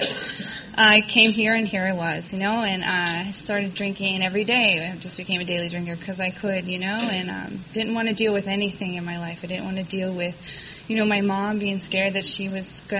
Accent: Pennsylvania, United States; I grew up in Pennsylvania, right outside of Pittsburgh, in a small town where everybody knows everybody.

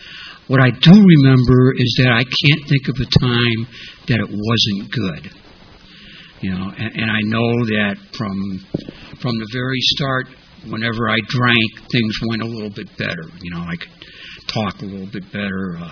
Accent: Chicago, Illinois, United States; So I was born in Chicago. Go Bears, okay. Sometime before the middle of the last century.

